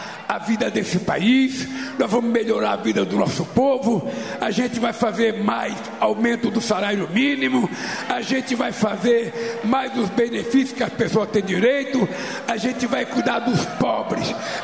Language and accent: Portuguese; São Paulo, Brazil; also born or lived in Bahia; eu, quando era pequeno lá em São Paulo